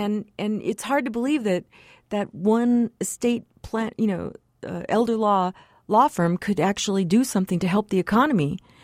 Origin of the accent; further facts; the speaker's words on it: Texas, United States; now in El Paso, United States; even lower than my hometown county of Cameron County in South Texas, even lower. We in El Paso will keep grandpa on a hospital gurney in the living room if we have